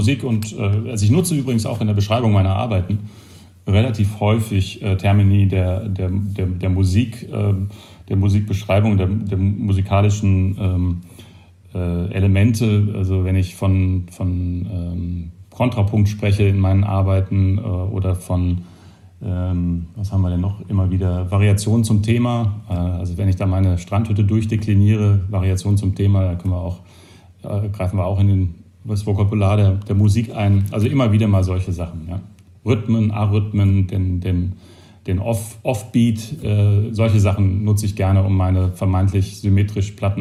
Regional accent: Mannheim, Baden-Württemberg, Germany; born there; also born or lived in Rhineland-Palatinate; Ja, ich bin Mannheimer, obwohl ich da nie gewohnt habe, dort geboren, 1972, am Tag vor Weihnachten. Zur Oberstufe ging es dann aus Land nach Rheinland-Pfalz

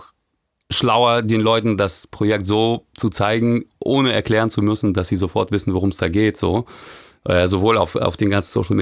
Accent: Russia; Ja, auch, auf jeden Fall, klar, als Russe musst du ja saufen, geht ja nicht anders.

